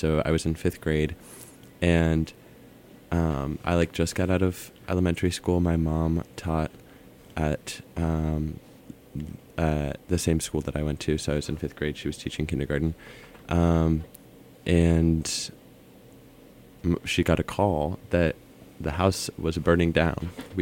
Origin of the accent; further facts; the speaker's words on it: Boulder, Colorado, United States; also born or lived in Nederland; I am from Boulder, Colorado, and I was, like, born in Boulder, but I spent the first 2 years of my life in Nederland, which is like a little mountain town.